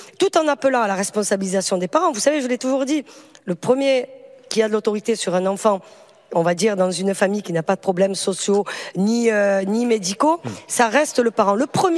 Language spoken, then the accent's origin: French; Marseille, Provence-Alpes-Côte d'Azur, France; ça s'est passé chez moi à Marseille